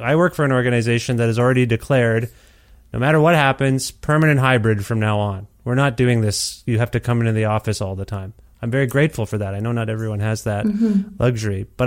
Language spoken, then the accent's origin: English; Ontario, Canada; Yeah, coming from Ontario, I mean, I thought I knew what I was fleeing in terms of a Ford family dynasty there and just the political climate I was kind of gr